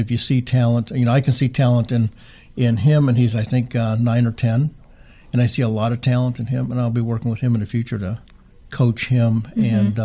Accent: Ohio, United States; now in Arizona, United States; So the people here are, you know, I'm from Ohio.

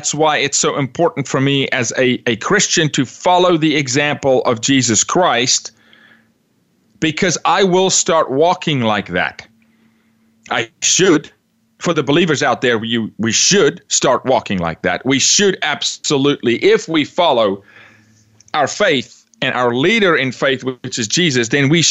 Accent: South Africa; I'm from South Africa, raised a little bit differently, raised in a place where there's consequence.

